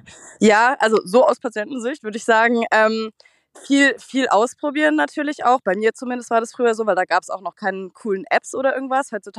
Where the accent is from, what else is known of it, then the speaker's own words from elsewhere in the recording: Grand Est, France; ich komme aus dem Elsass und jetzt sind wir gerade im französischen Dorf unterwegs.